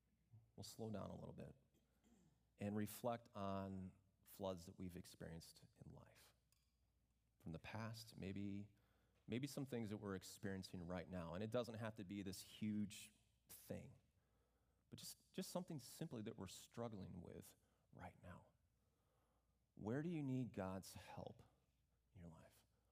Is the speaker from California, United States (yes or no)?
no; Illinois, United States; Growing up in the Chicago area, I wasn't like super familiar with flash floods.